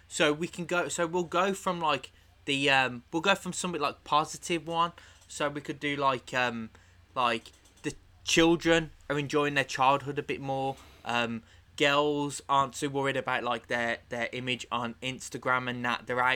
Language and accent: English; London, United Kingdom; I'm from London.